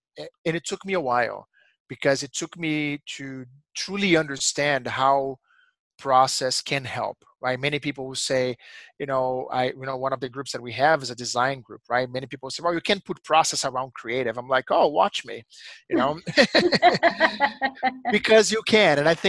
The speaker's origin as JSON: {"language": "English", "country": "Brazil", "second_language": "English", "said": "I'm originally from Brazil"}